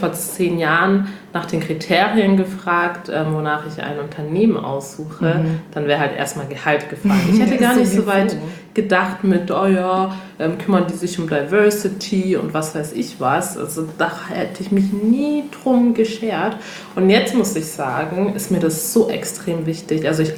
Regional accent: Togo; also ich komme ja ursprünglich aus Togo, hatte ich ja letztes Mal erwähnt in unserer ersten Folge.

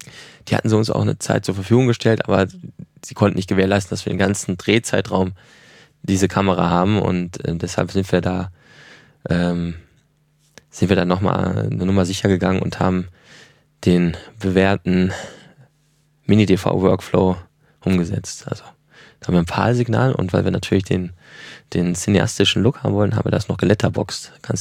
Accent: North Rhine-Westphalia, Germany; ich komme aus dem Ruhrgebiet

